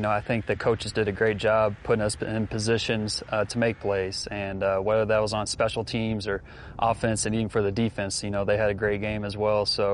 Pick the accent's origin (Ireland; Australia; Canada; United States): United States; Kentucky; born there; I was born in Kentucky. That's where my family's from.